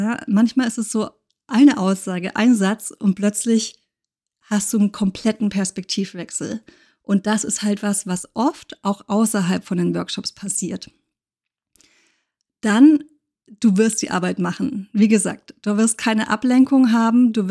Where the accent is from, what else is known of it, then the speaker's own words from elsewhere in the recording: Germany; now in Spain; Ich bin Deutsche, wohne in Spanien.